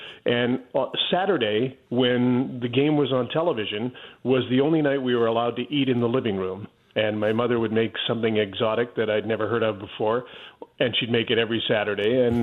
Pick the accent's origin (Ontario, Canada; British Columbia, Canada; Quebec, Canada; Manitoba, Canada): British Columbia, Canada; Fort St. John; also born or lived in Dawson Creek; I was born in Dawson Creek. My father was a grain buyer for the Alberta Wheat Pool. And when they pushed a road at a bridge across the Peace River, he took a job 47 miles north in Fort St. John. So that's where I grew up.